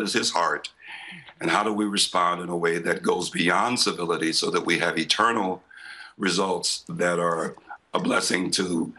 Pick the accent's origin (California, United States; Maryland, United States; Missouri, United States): Missouri, United States; St. Louis; As I grew up here in the St. Louis region and traveled around the country and the world